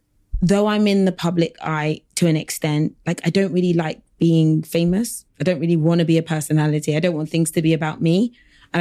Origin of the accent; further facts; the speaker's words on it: London, United Kingdom; but I was never scared because I'm from South London. I'm not scared.